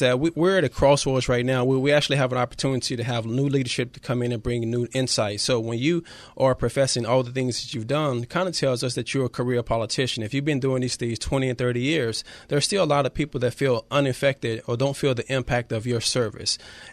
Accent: Dallas, Texas, United States; now in Pasadena, United States; I'm originally from Dallas, Texas. Been in California for over 20 years. Been a resident in Pasadena for over 8 years.

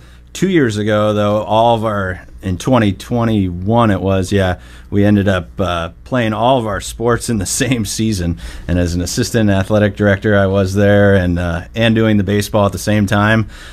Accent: Tri-Cities, United States; I came in, you know, didn't want to go far from home. I grew up in Tri-Cities, so it was close to home.

